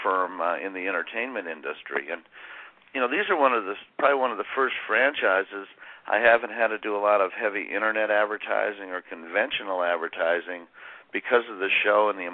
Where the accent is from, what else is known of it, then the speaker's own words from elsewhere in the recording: Indiana, United States; we're both Hoosiers. We're from Indiana.